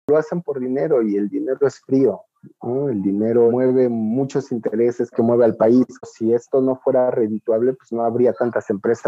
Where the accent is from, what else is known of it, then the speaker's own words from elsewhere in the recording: Mexico; al final soy mexicano y me las ingenio